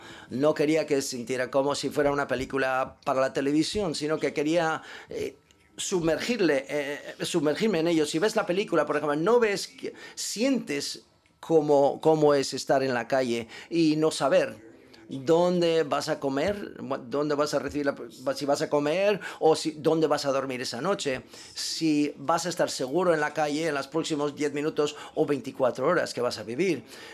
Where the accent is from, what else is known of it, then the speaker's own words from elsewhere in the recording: New York, United States; Y esto está, digamos, en el tejido de nuestro como neoyorquinos. Hay una energía en Nueva York